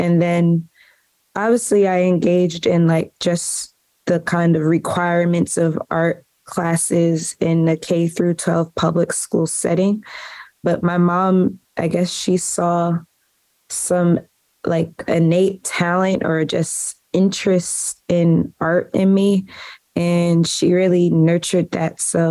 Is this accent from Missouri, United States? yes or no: no; Maplewood, New Jersey, United States; Yeah, so I grew up in Maplewood, New Jersey. People from Maplewood refer to it as MAPSO, Maplewood, South Orange